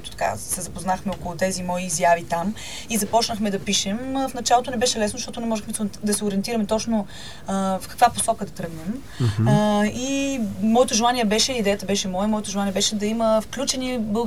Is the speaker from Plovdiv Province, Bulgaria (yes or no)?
yes; Karlovo, Plovdiv Province, Bulgaria; Аз съм горда, че съм от Карлово.